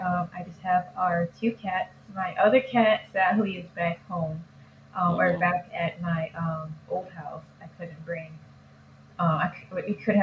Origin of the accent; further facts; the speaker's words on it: Illinois, United States; I'm from Illinois. I was born and raised here in Illinois. I love Illinois.